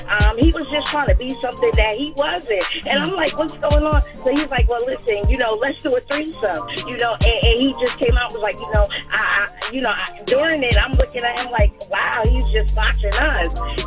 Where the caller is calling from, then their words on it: Plainfield, New Jersey, United States; I'm calling from Plainfield, New Jersey.